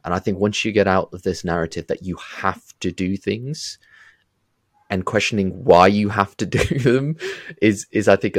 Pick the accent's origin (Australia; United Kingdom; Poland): United Kingdom; growing up in the West, in the UK. But, you know, my family's very deep rooted, like I'm a third generation immigrant.